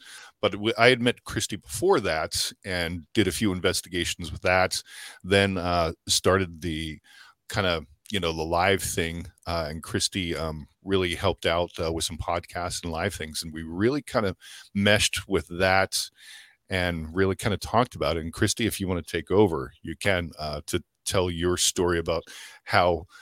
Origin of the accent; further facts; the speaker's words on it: Philadelphia, Pennsylvania, United States; So it really started when I was a younger child growing up in Philadelphia.